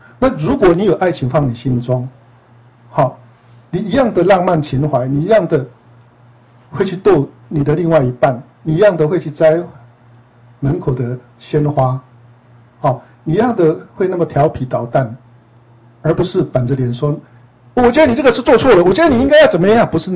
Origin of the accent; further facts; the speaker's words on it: Taiwan; 比如说我们从台湾来的，哦，我们父母是这样教我们的嘛，